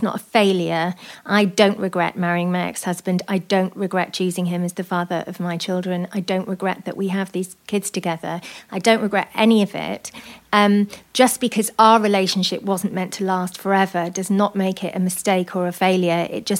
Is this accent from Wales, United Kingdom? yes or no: yes; Wales, United Kingdom; now in London, United Kingdom; I'm from South Wales, and I moved to London